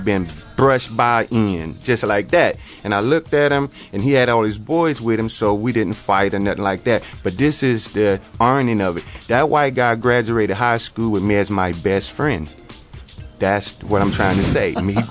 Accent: Montgomery, Alabama, United States; See, I'm 45, and I'm from Montgomery.

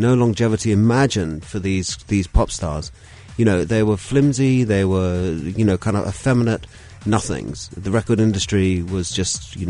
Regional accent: London, United Kingdom; around me growing up in Islington in North London, most of my uncles had fought in the Second World War.

